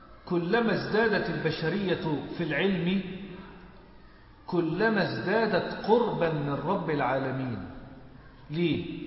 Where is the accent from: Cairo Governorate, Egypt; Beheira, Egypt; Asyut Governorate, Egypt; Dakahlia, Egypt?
Dakahlia, Egypt; Mansoura; احنا عندنا في المنصورة